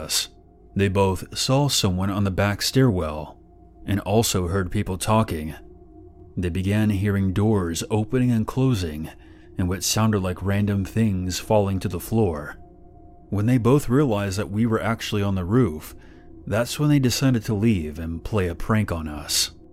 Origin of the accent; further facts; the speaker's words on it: Bristol, South West England, United Kingdom; I'm from the Bristol area in the southwest region of the United Kingdom.